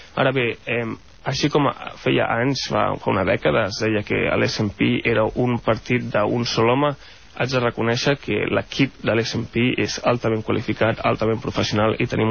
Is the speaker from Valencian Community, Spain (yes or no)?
no; Catalonia, Spain; jo estic en política perquè bàsicament soc català, no?